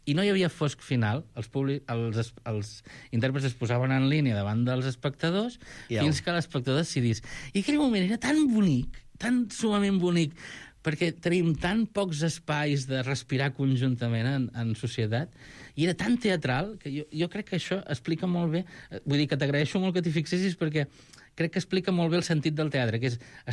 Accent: Tarragona, Catalonia, Spain; jo soc de Tarragona

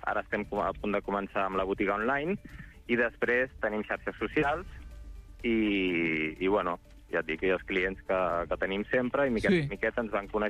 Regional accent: Igualada, Catalonia, Spain; born there; jo sóc d'Igualada, vaig néixer a Igualada.

